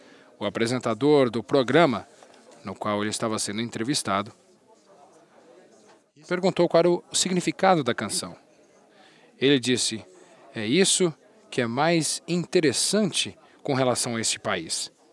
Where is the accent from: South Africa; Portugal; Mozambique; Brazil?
South Africa; quão tumultuada é a minha terra da África do Sul